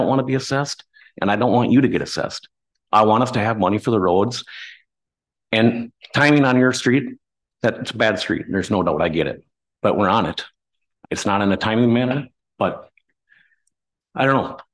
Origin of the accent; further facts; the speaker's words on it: Norwood, United States; I grew up in Norwood, and some of those streets were, they would have been better off just turning them back to gravel.